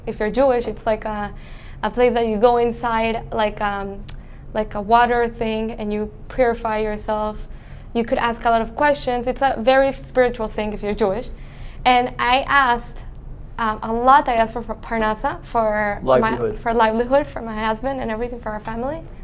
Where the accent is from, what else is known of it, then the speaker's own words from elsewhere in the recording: Panama; I'm from Panama, and I met someone from Montreal